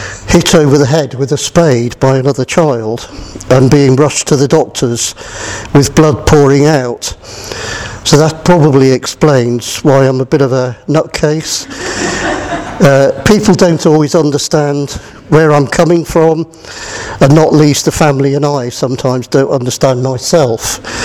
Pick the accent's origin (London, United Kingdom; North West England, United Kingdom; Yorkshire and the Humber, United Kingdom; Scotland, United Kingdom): North West England, United Kingdom; Bramhall; born there; I was born in Bramhall, Cheshire, a little village on the outskirts of Stockport, and christened in the C of E Church.